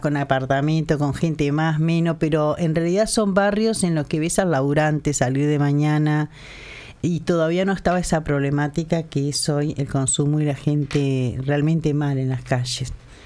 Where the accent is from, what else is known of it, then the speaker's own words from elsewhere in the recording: Montevideo, Uruguay; Yo soy de Sayago. Nací y me crié en Sayago. Y después fui a vivir al Prado.